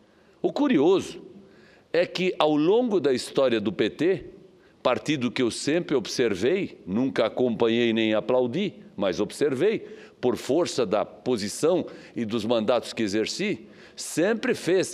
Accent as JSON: {"language": "Portuguese", "region": "Santa Catarina", "country": "Brazil", "said": "E como eu sou catarinense, obviamente que eu tenho notícias do meu estado sempre"}